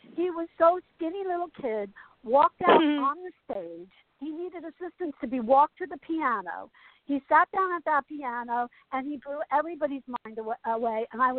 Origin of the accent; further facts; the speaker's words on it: Asbury Park, New Jersey, United States; I am ever grateful for growing up in Asbury. So, and plus, my father built boats.